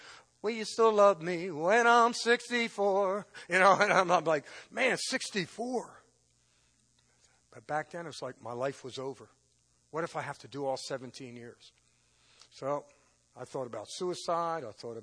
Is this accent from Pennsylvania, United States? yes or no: yes; Philadelphia, Pennsylvania, United States; Now, I'm from Philadelphia, and I'm in there with illegal immigrants.